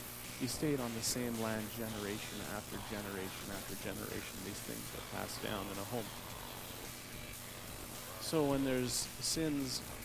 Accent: Calgary, Alberta, Canada; also born or lived in Hamilton / Regina; now in Stony Plain, Canada; I didn't grow up in Stony Plain. I grew up in Calgary. But before that, I lived here in Stony, and then I lived in Hamilton for a few years while I was doing some master's work, and I lived in St. Albert for 10 years. Then I lived in Calgary.

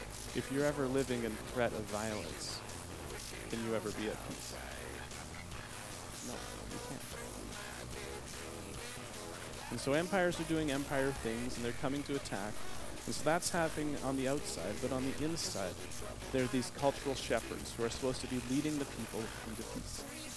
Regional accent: Calgary, Alberta, Canada; also born or lived in Hamilton / Regina; now in Stony Plain, Canada; I didn't grow up in Stony Plain. I grew up in Calgary. But before that, I lived here in Stony, and then I lived in Hamilton for a few years while I was doing some master's work, and I lived in St. Albert for 10 years. Then I lived in Calgary.

